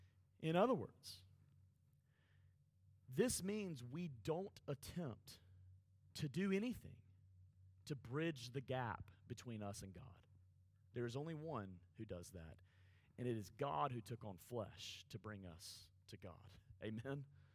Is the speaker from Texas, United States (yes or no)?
no; Alabama, United States; I'm from Alabama, I always have that excuse.